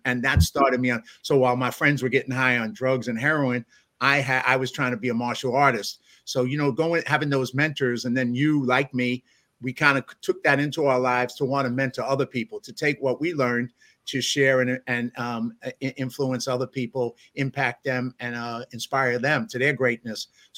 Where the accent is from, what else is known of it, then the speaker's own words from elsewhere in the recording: Bronx, New York, United States; growing up in the South Bronx, I had a couple of maybe unconscious and then conscious mentors